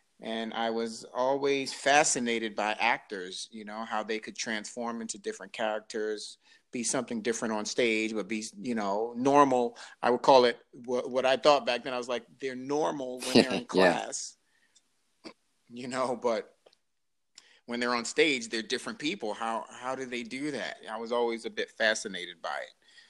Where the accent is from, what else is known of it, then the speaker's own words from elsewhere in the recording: Baltimore, Maryland, United States; also born or lived in New York; I live in Baltimore. I grew up in Baltimore. I'm originally from New York, and I kind of claim them both as home.